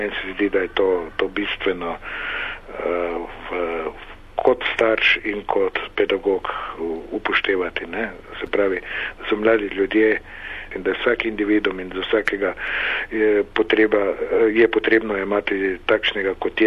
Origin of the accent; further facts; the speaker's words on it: Maribor, Drava, Slovenia; moved away as an adult; now in Ljubljana, Slovenia; Prihajam iz Maribora, kjer sem preživel lepo otroštvo in mladost, potem sem pa po študiju v Zagrebu dobil tako rekoč takoj službo v Ljubljani na glasbeni šoli in od takrat, se pravi od leta 1989, živim v Ljubljani.